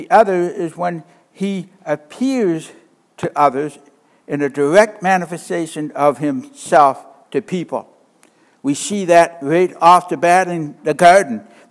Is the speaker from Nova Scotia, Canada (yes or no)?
yes; Nova Scotia, Canada; now in Rochester, United States; usually I'm up to see my family in Nova Scotia this time of year, but being a Canadian citizen, they can't deny me entrance, but that doesn't mean that I would get back home to Rochester.